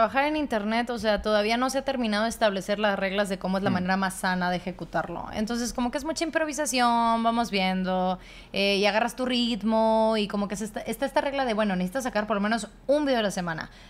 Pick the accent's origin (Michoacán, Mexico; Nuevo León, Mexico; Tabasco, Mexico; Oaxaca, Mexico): Nuevo León, Mexico; Monterrey; Yo soy de Monterrey, que es el norte de México. Yo no vivo cerca de la Ciudad de México en absoluto. O sea, yo vivo muy en el norte. Más cerca a Estados Unidos que a otra parte.